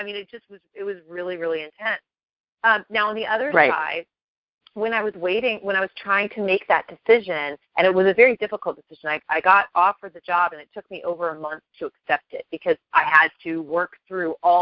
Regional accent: Midwest, United States; They never, you know, I grew up in the Midwest. It's just a different vibe.

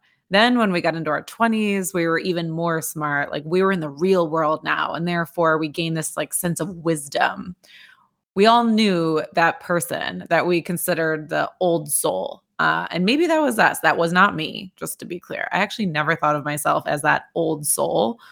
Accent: Midwest, United States; growing up in the Midwest, where our tallest quote unquote hill is Columbus Drive off of Michigan Avenue

